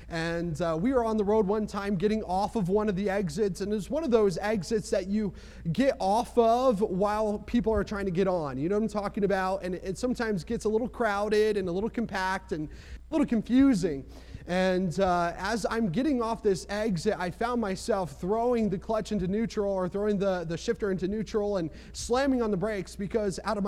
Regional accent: New Jersey, United States; Well, I'm from New Jersey

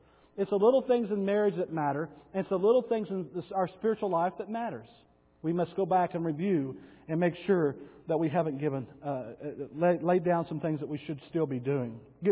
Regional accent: Bowie, Texas, United States; I lived 20 miles away from Tanya. And she lived in Nakona. I was from Bowie.

